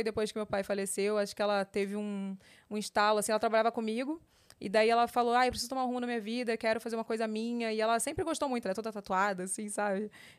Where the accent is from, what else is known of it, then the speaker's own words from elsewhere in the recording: Rio de Janeiro, Brazil; É tudo no Rio, porque eu sou carioca raiz, assim.